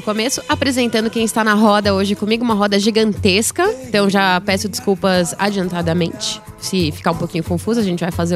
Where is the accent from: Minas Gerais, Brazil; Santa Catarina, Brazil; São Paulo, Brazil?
São Paulo, Brazil; also born or lived in Salvador; eu não tenho realmente nenhum sotaque de baiana, pelo contrário, já ouvi dizer que eu tenho sotaque de paulistana. Eu nasci em Salvador, mas depois de 45 dias. 40, mais ou menos. Meus pais vieram morar em São Paulo.